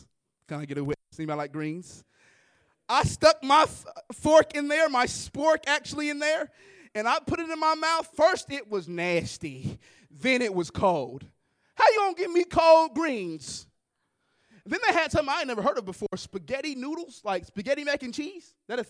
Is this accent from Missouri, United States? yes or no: yes; Kansas City, Missouri, United States; I'm from Kansas City originally, so I love me some barbecue, the home of barbecue.